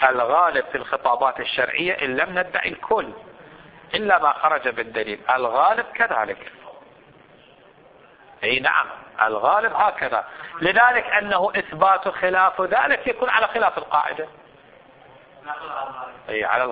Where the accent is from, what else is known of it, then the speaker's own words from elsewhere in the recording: Saudi Arabia; وحتى عندنا في الحجاز في السعودية